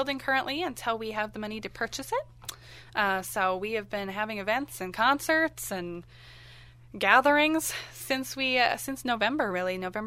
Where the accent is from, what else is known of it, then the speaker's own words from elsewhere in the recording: Afton, Minnesota, United States; So I grew up in Afton my whole life, and so I've always been part of the Valley